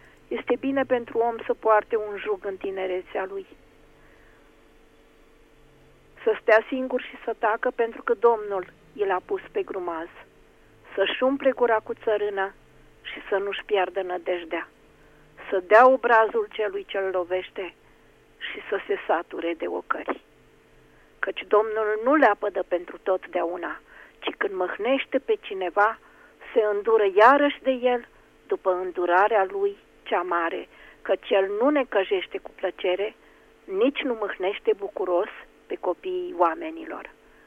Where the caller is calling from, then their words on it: Piatra Neamț, Neamț County, Romania; din Piatra Neamț.